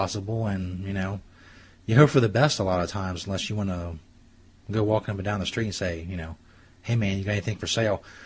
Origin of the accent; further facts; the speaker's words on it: Cincinnati, Ohio, United States; where I grew up and in the Cincinnati area and around here